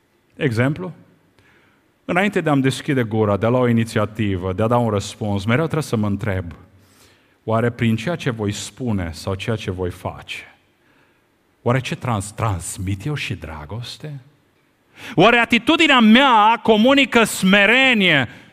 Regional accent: Curtici, Arad County, Romania; Eu am copilărit la Curtici.

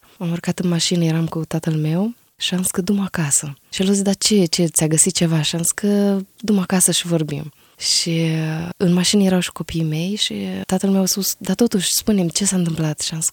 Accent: Suceava, Suceava County, Romania; also born or lived in Prahova; am 30 de ani și m-am născut într-o familie de credincioși. M-am născut în Prahova, acolo stăteam pe atunci. La vârsta de 4 ani am venit în Suceava, am locuit în Burdujeni.

